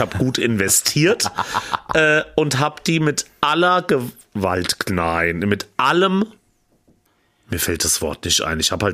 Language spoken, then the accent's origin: German; Schotten, Hesse, Germany; ob ich nicht mal wieder in meiner Heimat in Schotten ins Freibad gehe